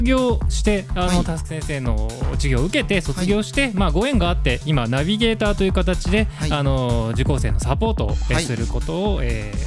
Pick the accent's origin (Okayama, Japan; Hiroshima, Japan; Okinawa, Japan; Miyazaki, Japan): Okayama, Japan; accent: Okayama dialect; now in Tokyo, Japan; 15年ぐらいね、はい、もう東京にいるので岡山弁も忘れてしまいました。